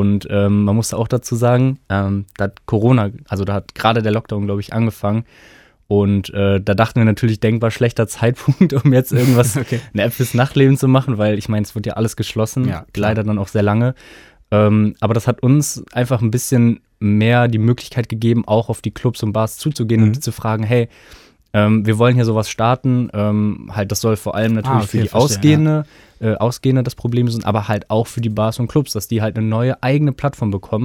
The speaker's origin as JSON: {"language": "German", "town": "Olpe", "region": "North Rhine-Westphalia", "country": "Germany", "said": "Ich komme aus Olpe im Sauerland."}